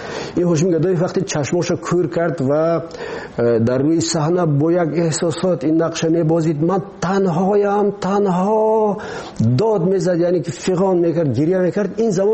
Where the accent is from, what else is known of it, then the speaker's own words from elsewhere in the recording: Tajikistan; ما تاجیک هستیم، همین است وطنی ما